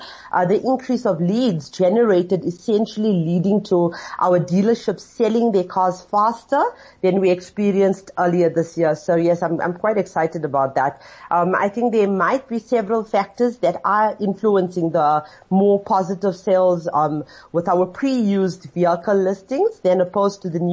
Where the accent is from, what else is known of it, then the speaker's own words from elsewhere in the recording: India; now in South Africa; I would be failing in my duty as an Indian motoring journalist if I did not mention the Mahindra TUV 300L.